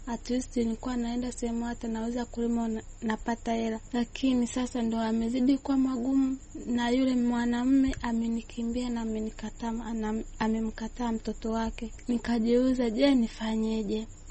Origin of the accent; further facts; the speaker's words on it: Kagera, Tanzania; Natokea mkoa wa Kagera.